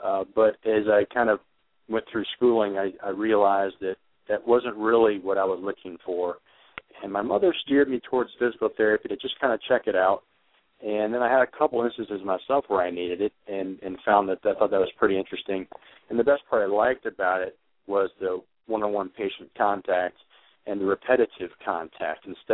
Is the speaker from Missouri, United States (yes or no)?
yes; St. Louis, Missouri, United States; Okay, well, originally I'm from St. Louis, Missouri.